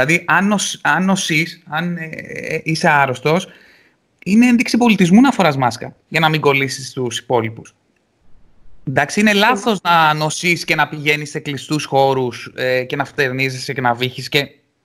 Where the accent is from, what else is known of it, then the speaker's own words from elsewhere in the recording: Rhodes, South Aegean, Greece; Και για μας είμαστε από Ρόδο, ισχύει αυτό